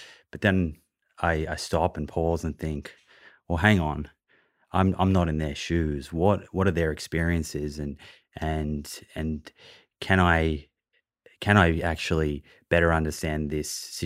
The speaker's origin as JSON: {"language": "English", "town": "Melbourne", "region": "Victoria", "country": "Australia", "tie": "born or raised there", "lives_now": "Sydney, Australia", "said": "I grew up in Melbourne and now I live in Sydney"}